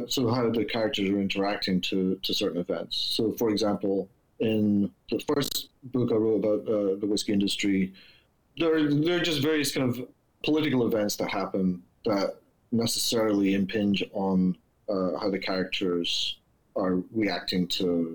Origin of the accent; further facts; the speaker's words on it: Wick, Scotland, United Kingdom; At the same time, my hometown, Wick, which is in the very north of Scotland, it also decided by vote to prohibit the sale of alcohol.